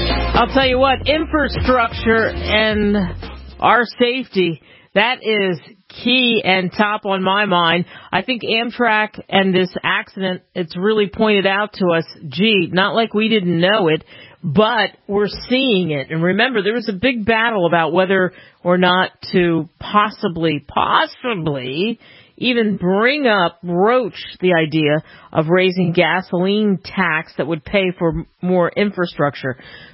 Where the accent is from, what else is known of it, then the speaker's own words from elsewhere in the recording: Philadelphia, Pennsylvania, United States; It almost happened in my hometown of Philadelphia